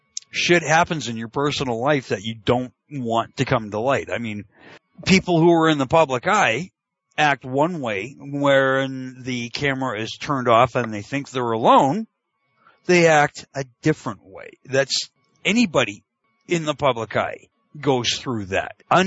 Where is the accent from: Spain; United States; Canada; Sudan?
Canada; it's never made sense to me as a Canadian. It's just not the thing up here the way it is down in the States.